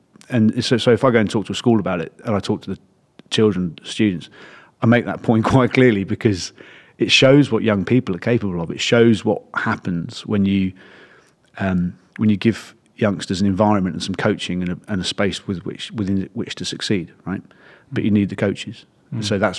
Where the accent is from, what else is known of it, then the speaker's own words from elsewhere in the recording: Eltham, London, United Kingdom; And I grew up in Eltham. Mum and dad are still there.